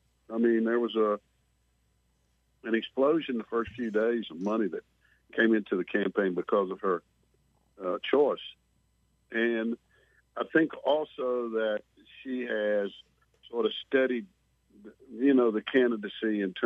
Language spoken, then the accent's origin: English; Leesville, Louisiana, United States; I heard about my home place, my hometown of Leesville, and Vernon Parish getting hit so hard.